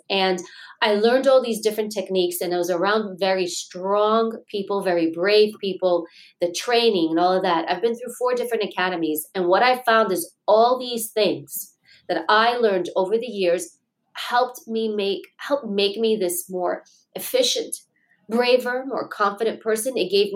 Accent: New York City, New York, United States; I grew up in Queens, New York. We grew up in low-income housing, which means poor people live here because they can't afford regular housing.

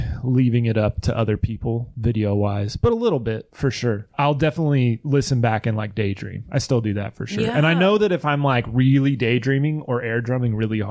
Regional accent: Hillsboro, Oregon, United States; Yeah, and they had members from every high school in Hillsboro. I'm from Hillsboro.

